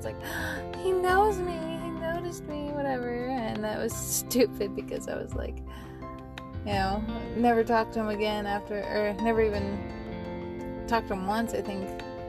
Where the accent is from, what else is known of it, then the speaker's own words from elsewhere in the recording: Las Vegas, Nevada, United States; growing up in Vegas, I went to Helen Hur Elementary.